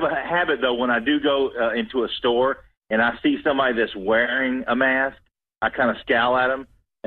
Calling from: Cartersville, Georgia, United States; I'm calling from Cartersville, Georgia, just north of Atlanta. Right up I-75.

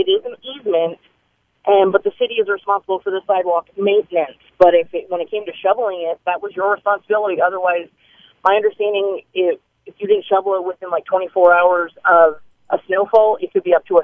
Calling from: Denver, Colorado, United States; So I live in St. Joe, but I'm originally from Denver.

